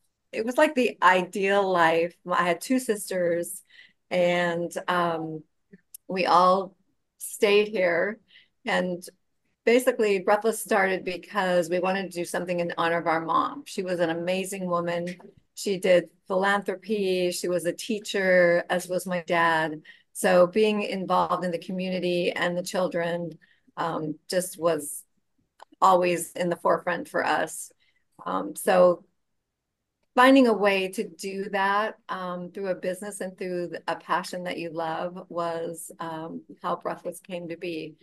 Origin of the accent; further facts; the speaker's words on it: California, United States; Well, I grew up in Sonoma County, pretty close to where Rebecca lives now.